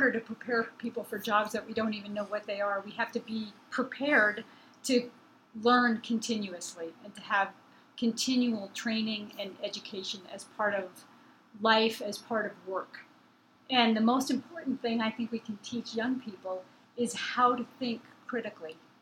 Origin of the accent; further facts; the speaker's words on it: Colorado, United States; Like, I grew up here in Colorado when Parachute was booming from oil shale.